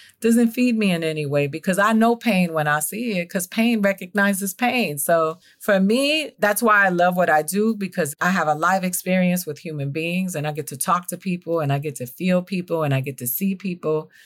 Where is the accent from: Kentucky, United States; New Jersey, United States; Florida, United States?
Florida, United States; Miami; I'm from Miami too, and you my hero.